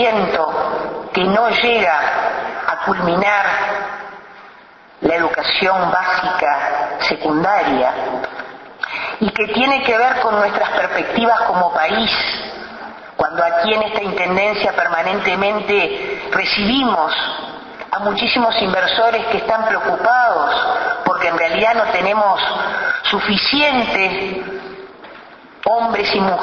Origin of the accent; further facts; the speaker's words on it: Uruguay; lo que somos los uruguayos y las uruguayas